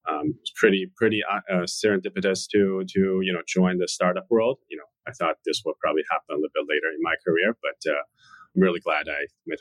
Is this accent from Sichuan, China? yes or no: no; Shanghai, China; English is a second language; moved away as an adult; now in United States; Yeah, born and raised in Shanghai, China.